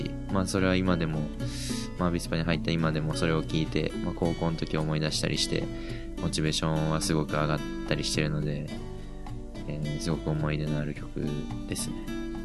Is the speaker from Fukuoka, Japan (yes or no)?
yes; Fukuoka, Japan; 僕は福岡出身で、福岡で育って、